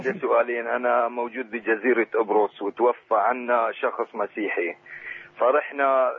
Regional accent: Syria; اتناقشناهم بين بعضنا نحن شباب سوريين

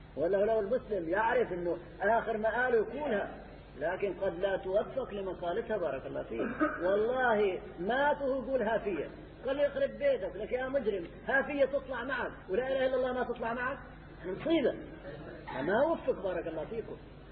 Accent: Hama Governorate, Syria; حصلت عندنا في قرية من قرى حماة. رجل علوي مات في قريتنا

